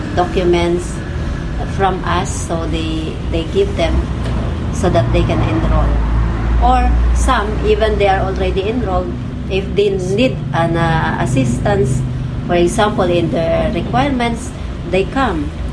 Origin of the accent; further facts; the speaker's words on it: Novaliches, Metro Manila, Philippines; Yes, I am from Novaliches.